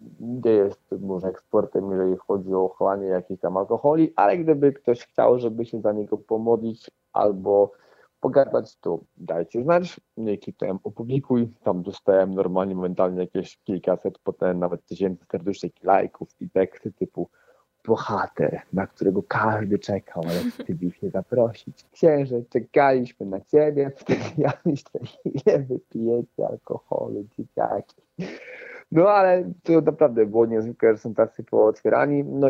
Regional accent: Warsaw, Masovian Voivodeship, Poland; urodziłem się po prostu w Warszawie na Żoliborzu. Właściwie na Mokotowie, a potem się przeprowadziłem na Żoliborz właśnie i wychowywałem przez to cały czas na osiedlu

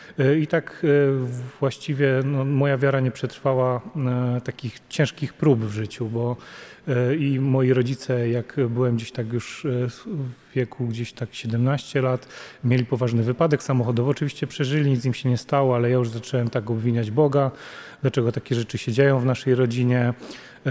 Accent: Kudowa-Zdrój, Lower Silesian Voivodeship, Poland; ja pochodzę z małej miejscowości Kudowa-Zdrój, to jest na Dolnym Śląsku, zaraz przy granicy z Czechami. Wychowywałem się w takiej rodzinie katolickiej

